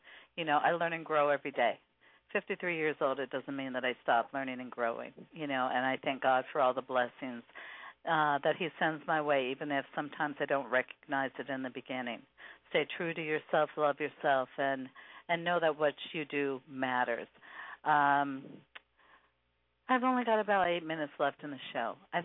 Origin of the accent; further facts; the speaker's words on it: Seattle, Washington, United States; not only do I have amazing talents that come my way from my hometown, Seattle, Washington